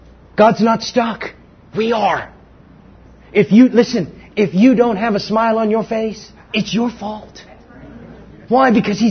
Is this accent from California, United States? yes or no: yes; California, United States; Was to go to USC. Because I was from Southern California.